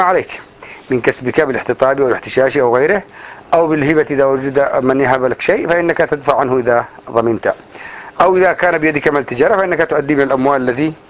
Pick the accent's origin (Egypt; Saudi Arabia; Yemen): Yemen; انا من اليمن ماشي ما اعرفش احد